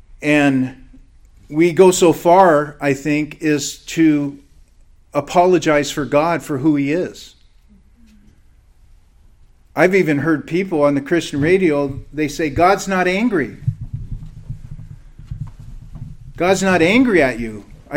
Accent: Everett, Washington, United States; there was in my hometown of Everett, Washington, it started to be this an Iraq war thing.

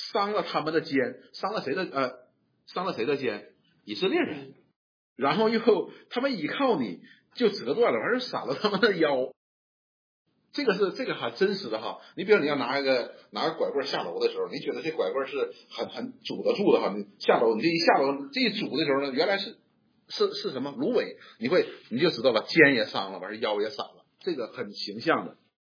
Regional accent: China; 我们中国人也有这个概念的

